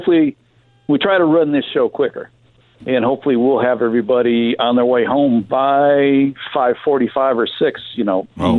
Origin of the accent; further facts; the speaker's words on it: Michigan, United States; So, you know, racetracks out here, growing up in Michigan, we couldn't even dream of this.